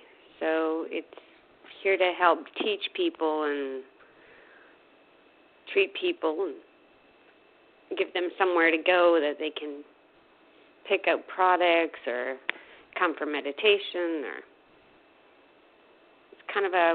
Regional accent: Canada; now in United States; No, actually, I was born and raised in Canada.

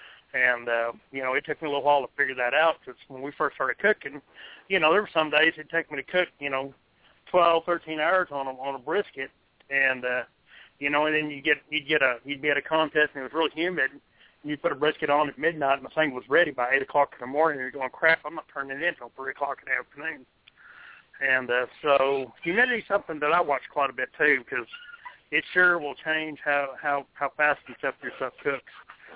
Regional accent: New Mexico, United States; You know, when I was growing up, you know, and I grew up in New Mexico also

